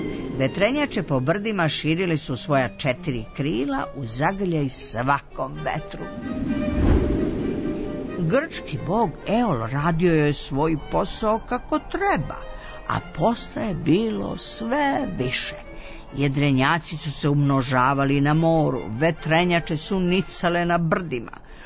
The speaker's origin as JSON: {"language": "Serbian", "town": "Vršac", "region": "Vojvodina", "country": "Serbia", "tie": "born there", "said": "Meni ne smeta vetar, jer ja sam rođena ovaj u Vršcu."}